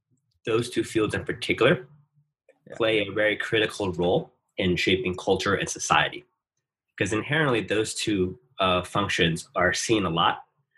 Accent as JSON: {"language": "English", "country": "United States", "tie": "born or raised there", "said": "from as an Asian American and growing up in the United States right now, it's a really interesting and challenging identity, right?"}